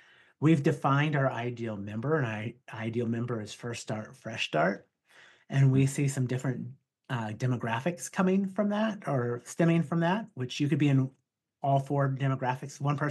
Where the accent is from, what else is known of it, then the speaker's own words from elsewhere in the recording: Oklahoma, United States; You know, I'm from Oklahoma and I call the road a turnpike